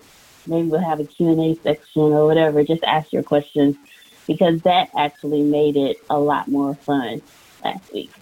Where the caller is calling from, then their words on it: Galveston, Texas, United States; Galveston, Texas.